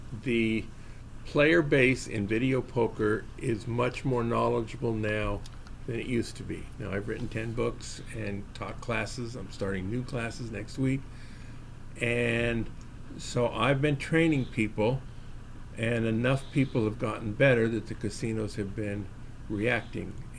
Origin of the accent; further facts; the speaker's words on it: Los Angeles, California, United States; moved away as an adult; now in Las Vegas, United States; Well, I grew up in the Los Angeles area. Okay. When I was 47 years old in 1993, I moved to Vegas to be a blackjack player.